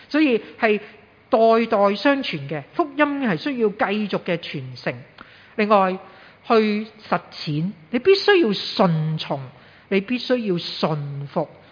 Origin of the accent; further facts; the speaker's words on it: Hong Kong; 係咪咁呢就好著弱啦，我哋香港人。